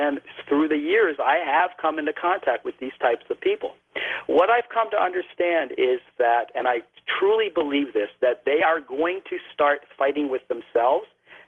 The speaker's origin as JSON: {"language": "English", "region": "New York", "country": "United States", "said": "I'm from New York. I'm completely the opposite."}